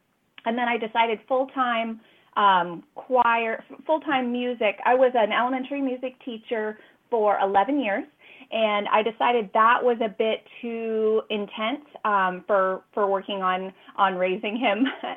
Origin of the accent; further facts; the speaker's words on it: Massachusetts, United States; born there; So I was born up north in Massachusetts.